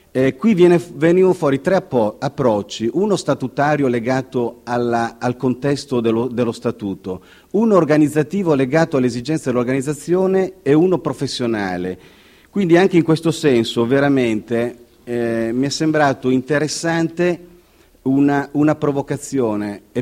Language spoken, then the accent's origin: Italian; Emilia-Romagna, Italy; io e il professor Ruffini siamo romagnoli.